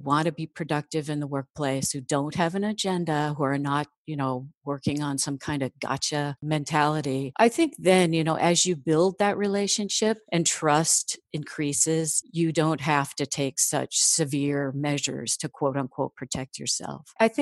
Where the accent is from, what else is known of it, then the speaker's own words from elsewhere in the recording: Midwest, United States; and you know, I'm from the Midwest, so that's going to be my approach